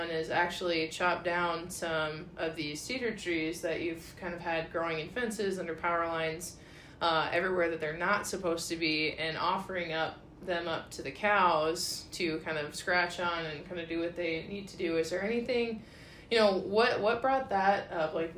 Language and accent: English; Iowa, United States; I mean, I'm from Northwest Iowa. We've got corn, soybeans, you know, pasture sprinkled in between on the land you can't farm.